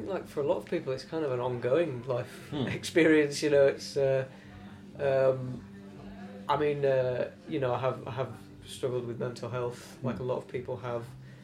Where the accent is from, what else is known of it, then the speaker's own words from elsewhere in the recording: London, United Kingdom; but I'm from London and I live in London these days.